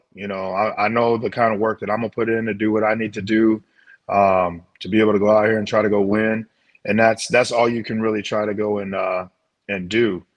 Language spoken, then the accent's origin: English; St. Louis, Missouri, United States; having been grown up, born and raised in St. Louis, understanding what Cardinal fans are and the passion that the fans in St. Louis have